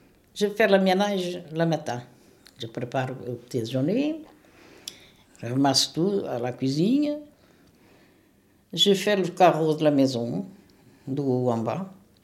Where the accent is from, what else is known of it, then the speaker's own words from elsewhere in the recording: Portugal; French is a second language; now in France; Je viens, oui. De Portugal.